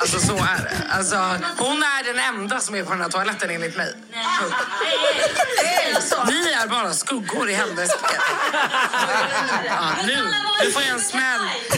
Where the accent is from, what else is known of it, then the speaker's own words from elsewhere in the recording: Sweden; Ja, jag är svensk och du är.